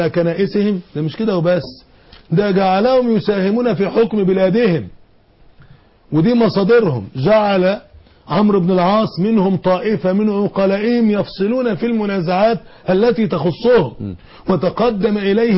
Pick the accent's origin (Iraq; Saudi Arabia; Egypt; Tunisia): Egypt